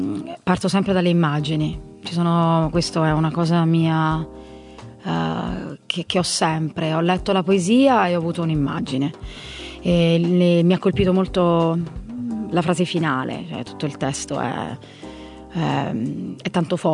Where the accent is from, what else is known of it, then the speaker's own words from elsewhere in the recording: Rome, Lazio, Italy; Quindi poi veniamo da Roma qui a Trento, quindi siamo distanti, tanto distanti.